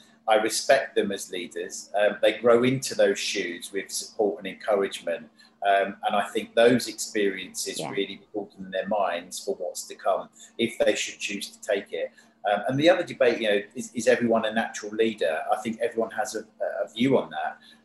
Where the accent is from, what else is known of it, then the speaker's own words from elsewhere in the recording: England, United Kingdom; it was immensely challenging because as an English person, it's also respecting and understanding the cultural differences